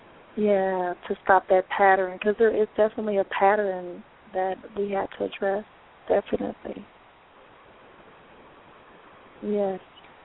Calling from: Wisconsin, United States; I'm calling from Wisconsin.

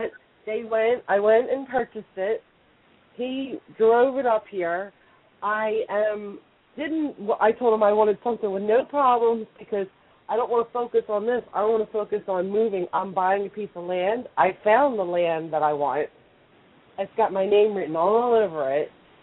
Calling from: Pennsylvania, United States; I'm calling from Pennsylvania.

